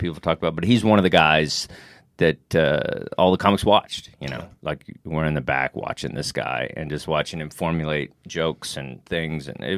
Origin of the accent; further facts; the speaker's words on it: Texas, United States; You know, it's like, I'm from Texas and stuff, and I've been with managers and stuff, and they're like, okay, you need more of a Southern accent.